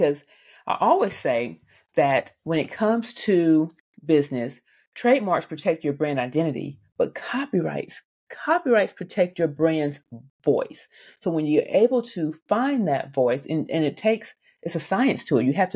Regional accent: Montgomery, Alabama, United States; Monday I came home and I spoke in my hometown of Montgomery.

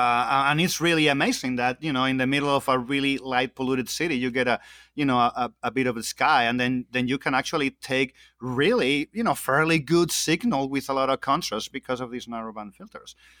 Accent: Spain; so I'm originally from Spain, so I sometimes I've been traveling to Spain a lot

